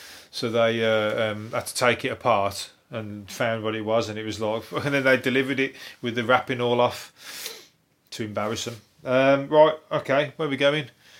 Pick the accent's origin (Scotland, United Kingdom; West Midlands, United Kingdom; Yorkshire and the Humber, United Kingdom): West Midlands, United Kingdom; Birmingham; I'm from Birmingham.